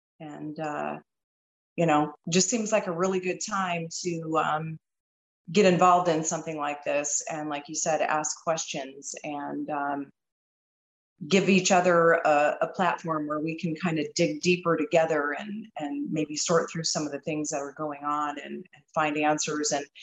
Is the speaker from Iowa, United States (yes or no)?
yes; Iowa, United States; now in Las Vegas, United States; I was also born and raised in Iowa. I've lived in Las Vegas, Nevada now since, 1996. So I'm basically a native.